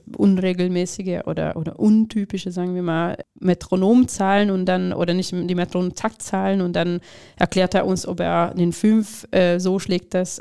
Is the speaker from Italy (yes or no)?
no; Hungary; German is a second language; Ich komme aus Ungarn